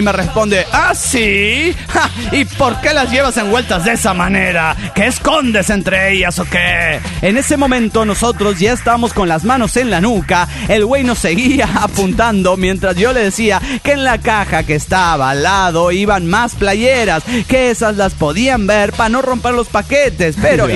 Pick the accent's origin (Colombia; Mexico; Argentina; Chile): Mexico; Monterrey, Nuevo León; born there; Aparte, nací en Monterrey, güey. Tengo aquí a la frontera nomás